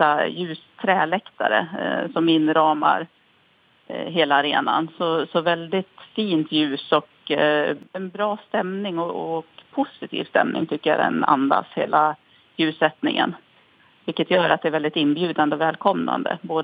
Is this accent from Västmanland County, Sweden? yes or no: yes; Norberg, Västmanland County, Sweden; Jag är faktiskt också född och uppvuxen i Norberg